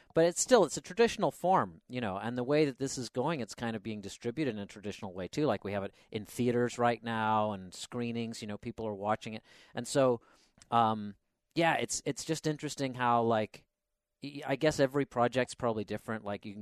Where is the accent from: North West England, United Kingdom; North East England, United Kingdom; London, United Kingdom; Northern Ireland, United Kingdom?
Northern Ireland, United Kingdom; Belfast; moved away; I grew up in the UK. I grew up in Belfast, Northern Ireland. And then moved over here, you know, what, 14, 15 years ago or something like that.